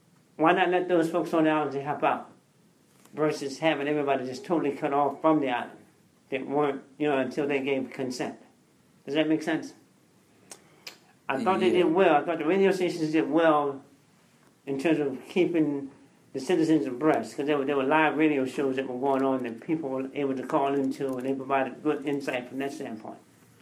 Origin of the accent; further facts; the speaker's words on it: Williamsburg, Virginia, United States; I'm from Williamsburg, Virginia.